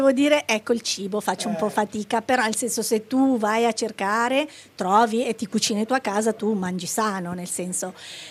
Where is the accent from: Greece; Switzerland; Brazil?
Switzerland; now in United States; io, certo, sono svizzera, sono domiciliata negli Stati Uniti.